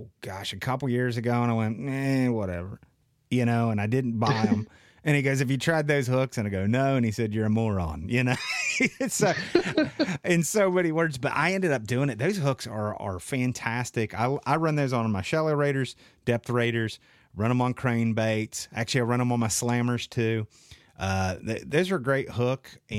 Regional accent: Southern US, United States; I always say this wrong. I'm from the South, folks.

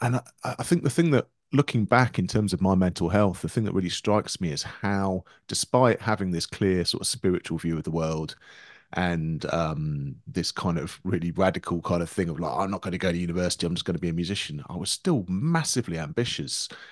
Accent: England, United Kingdom; in our culture, in the culture I grew up in as an Englishman, music making's being given to the experts.

